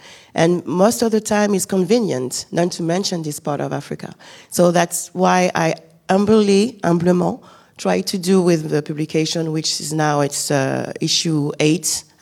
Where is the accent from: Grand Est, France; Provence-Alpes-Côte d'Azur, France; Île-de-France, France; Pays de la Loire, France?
Île-de-France, France; Paris; Well, I am a Ivorian from Paris, I have to say, to be honest.